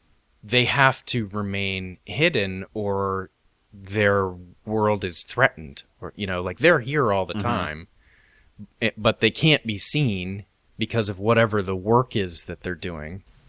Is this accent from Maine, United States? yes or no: yes; Bangor, Maine, United States; Filmed at my hometown airport in Bangor.